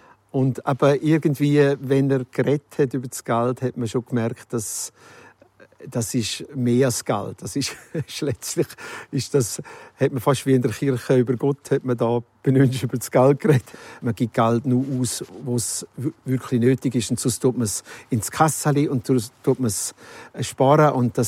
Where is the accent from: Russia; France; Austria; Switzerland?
Switzerland; Jenaz, Graubünden; now in Rümlang, Switzerland; Und bin aufgewachsen hier in Jenatz. Habe dann Theologie studiert, bin Pfarrer geworden und lebe heute in Rümlang bei Zürich.